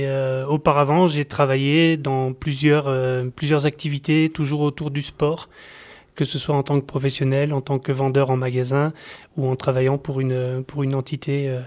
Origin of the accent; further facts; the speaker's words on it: Méaudre, Auvergne-Rhône-Alpes, France; moved away as an adult; Alors, pour la petite histoire, donc j'ai grandi à Méaudre. Je suis arrivé à Méaudre quand j'avais 6 ans. J'ai grandi ici, j'ai fait ma scolarité sur le Vercors